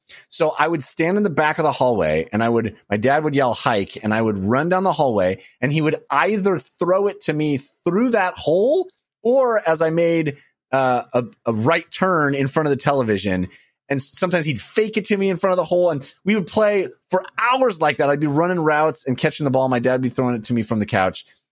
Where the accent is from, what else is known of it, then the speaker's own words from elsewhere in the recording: California, United States; when we'd watch 49er games growing up in the Bay Area